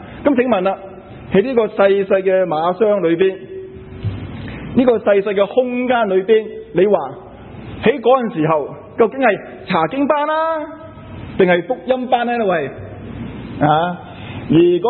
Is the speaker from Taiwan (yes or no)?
no; Toronto, Ontario, Canada; 我是来自多伦多